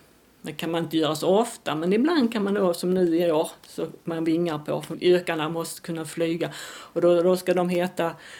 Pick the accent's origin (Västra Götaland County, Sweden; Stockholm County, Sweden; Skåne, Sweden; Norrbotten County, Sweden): Skåne, Sweden; Ängelholm; för jag är från Ängelholm.